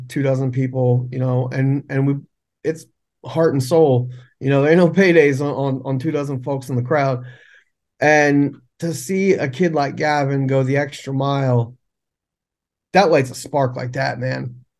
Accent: Bloomsburg, Pennsylvania, United States; I'm from Bloomsburg. I'm from the country. I'm from the sticks.

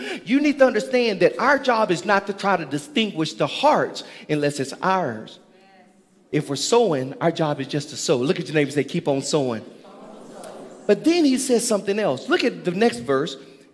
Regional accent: Littlefield, Texas, United States; Now, I'm from a small town. For you who don't know, I'm from Littlefield, Texas, 140 McCarty Street.

